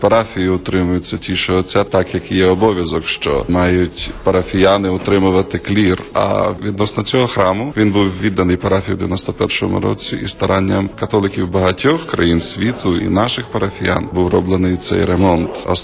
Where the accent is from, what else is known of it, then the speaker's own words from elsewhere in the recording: Zhytomyr, Zhytomyr Oblast, Ukraine; also born or lived in Grodno; Я з України, я з Житомира, народжений в Житомирі. Семінарію закінчив в Білорусі, в Гродно. З 96-го року я священник і працюю в цій парафії.